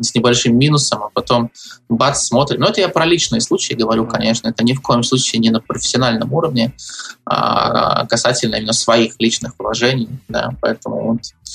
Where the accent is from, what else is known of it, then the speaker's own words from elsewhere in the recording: United Kingdom; вот я жил, вырос в Великобритании, и в Великобритании очень часто было такое там, в нулевых годах